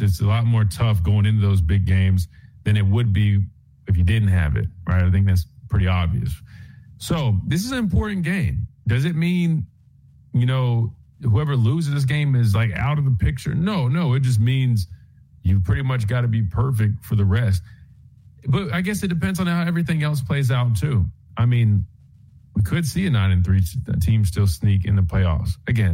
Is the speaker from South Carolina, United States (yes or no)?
yes; Columbia, South Carolina, United States; going to my hometown, Columbia, South Carolina